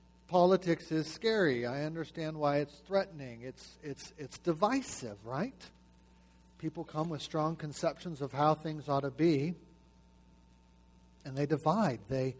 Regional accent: Washington, United States; You know, I'm from Washington.

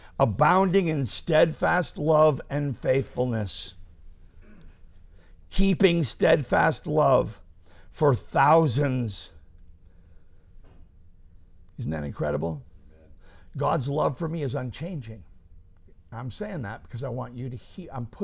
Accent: London, Ontario, Canada; I grew up in London, Ontario, so in Canada.

